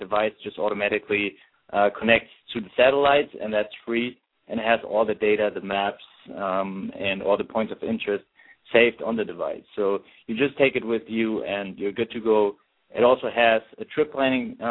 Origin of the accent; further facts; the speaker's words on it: Germany; moved away as an adult; So I'm originally from Germany